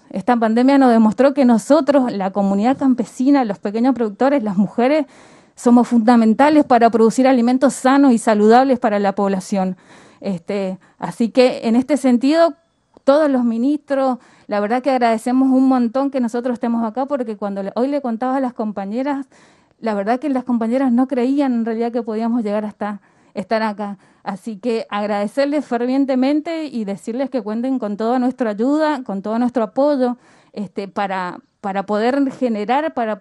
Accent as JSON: {"language": "Spanish", "region": "Mendoza", "country": "Argentina", "said": "yo soy de Mendoza y estoy acá representando"}